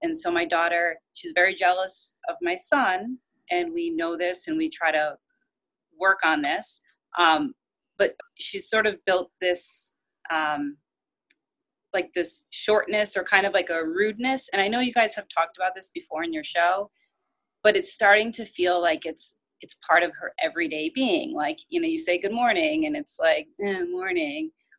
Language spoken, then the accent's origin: English; New York, United States; I'm from New York.